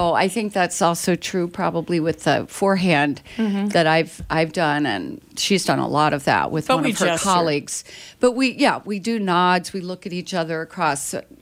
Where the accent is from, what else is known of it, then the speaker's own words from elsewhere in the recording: East Coast, United States; So I'm from the East Coast originally.